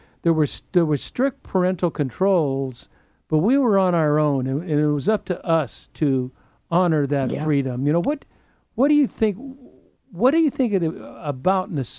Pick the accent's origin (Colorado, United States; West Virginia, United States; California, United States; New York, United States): California, United States; Pico Rivera; I took a trip to my hometown, to Pico Rivera, and visited my elementary, junior high school, my hangout. We used to cruise Whittier Boulevard.